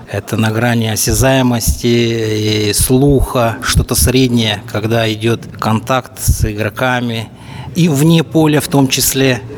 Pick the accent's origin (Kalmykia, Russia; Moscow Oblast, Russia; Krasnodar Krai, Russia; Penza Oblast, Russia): Kalmykia, Russia; born there; now in Moscow, Russia; я уроженец Республики Калмыкия. Проживаю я в городе Москва.